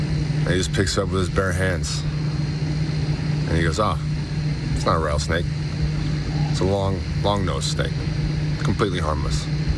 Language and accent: English; Wisconsin, United States; I'm from Wisconsin. Don't have a lot of experience with snakes